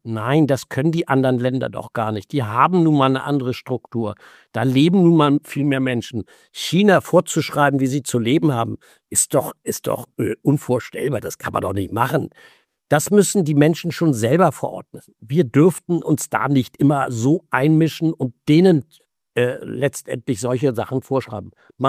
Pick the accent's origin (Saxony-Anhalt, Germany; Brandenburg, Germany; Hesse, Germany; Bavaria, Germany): Saxony-Anhalt, Germany; ich habe das selbst in meinem eigenen Bundesland, wo die Chemieindustrie ja ganz stark ist, in Leuna hier in Sachsen-Anhalt